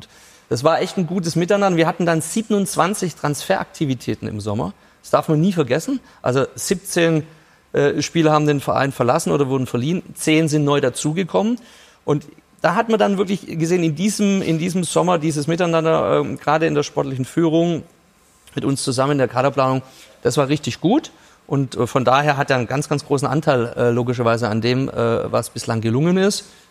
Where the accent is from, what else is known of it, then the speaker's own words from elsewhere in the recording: Swabia, Germany; Über sowas mache ich mir als Schwabe gar keinen Gedanken.